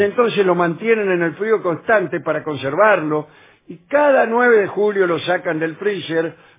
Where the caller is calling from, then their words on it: La Calera, Córdoba, Argentina; de La Calera, a 16 kilómetros de Córdoba, claro. Es la primera vez que les escribo.